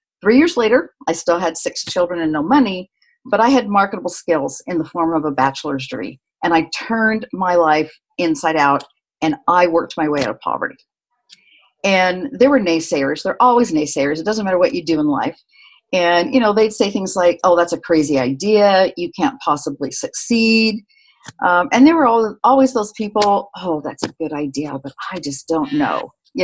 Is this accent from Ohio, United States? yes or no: no; California, United States; now in Utah, United States; Well, I was born in the Eastern U.S. when my dad was in the Army. And when he retired, his dream had always been to live in California. So I grew up in California.